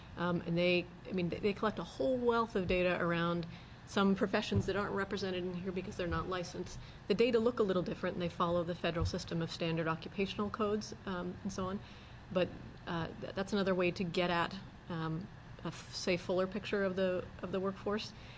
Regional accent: Canada; And as a Canadian, I'd very much appreciate your hockey analogy, so thank you.

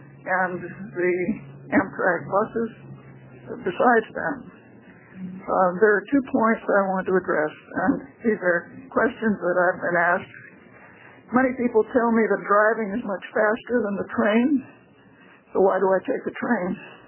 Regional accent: Eugene, Oregon, United States; I'm from Eugene, Oregon, where I live at 2014 Elk Avenue.

